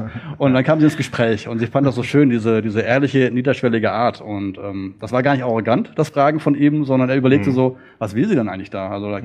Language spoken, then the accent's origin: German; Southern Germany, Germany; so als Süddeutscher